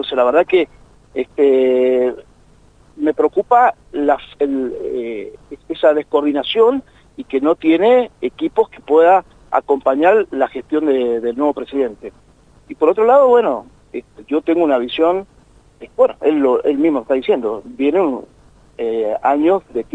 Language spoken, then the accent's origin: Spanish; Mendoza, Argentina; Esa es la gran preocupación que tengo yo como argentino, como mendocino.